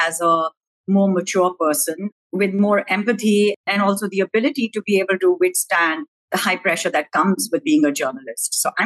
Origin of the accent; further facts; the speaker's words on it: India; also born or lived in Syria; So I grew up in many small townships in India because my dad used to work in steel. So I grew up in India and in Syria, where my dad also went to work in steel.